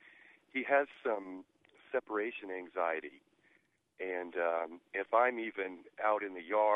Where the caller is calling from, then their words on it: Charleston, Illinois, United States; I'm calling from Charleston, Illinois.